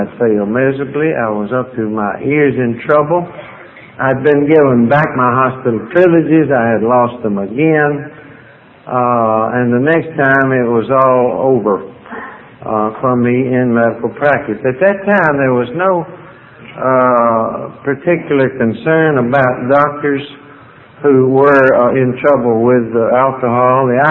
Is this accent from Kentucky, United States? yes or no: yes; Kentucky, United States; Now, I knew about Lexington because I'm from Kentucky, and Bluegrass was my middle name.